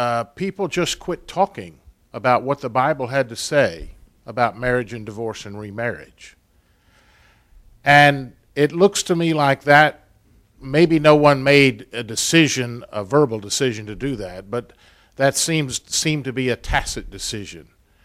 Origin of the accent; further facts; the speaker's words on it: San Antonio, Texas, United States; It was 66, I think, when we moved up to San Antonio, and the division had already occurred. But as I grew up then in San Antonio and became a preacher